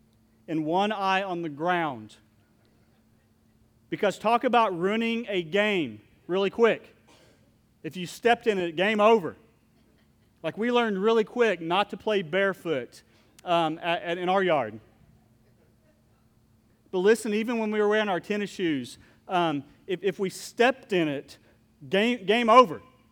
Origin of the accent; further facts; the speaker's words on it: Oklahoma, United States; So I grew up with my cousins. We grew up in Southwest Oklahoma, and we had to come up with our own ideas of fun.